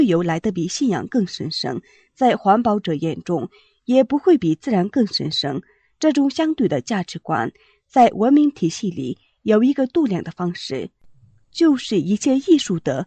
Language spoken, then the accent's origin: Chinese; Tibet, China; 作为西藏人的灵魂湖，羊湖代表的是我们西藏人共同的灵魂和卡里隆达。